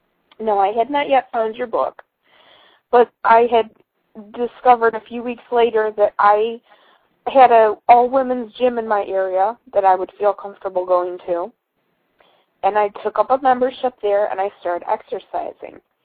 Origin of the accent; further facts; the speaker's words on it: Michigan, United States; I'm calling from Ohio. I'm a born and raised Midwestern girl. I grew up in Michigan, and I'm sure you've probably heard that our part of the country is getting hit really hard